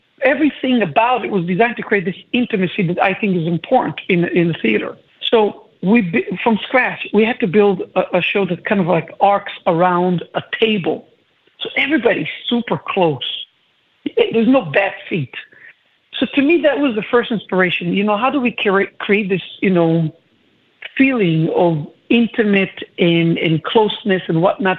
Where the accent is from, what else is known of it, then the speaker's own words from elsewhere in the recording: Israel; I'm originally from Israel.